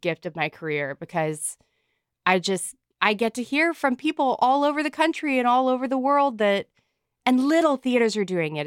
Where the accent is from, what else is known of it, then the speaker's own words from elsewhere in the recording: the South, United States; I feel like there's a lot of like people writing about the South who have never lived here